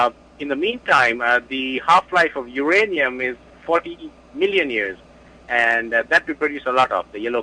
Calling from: East Setauket, New York, United States; It's here in East Setauket.

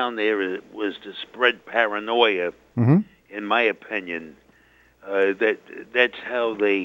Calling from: New York City, New York, United States; from the Bronx.

